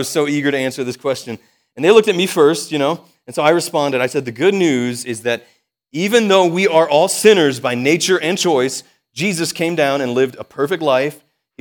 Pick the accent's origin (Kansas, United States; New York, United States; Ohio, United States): Ohio, United States; I'm from Ohio.